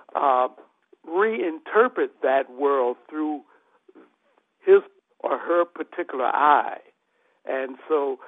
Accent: United States; It's just that in that I am an African-American and I grew up in the United States, there's a certain specific quality about my work.

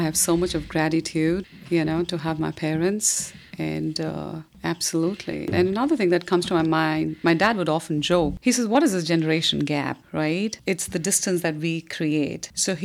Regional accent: India; So I grew up in a very loving and progressive family in India.

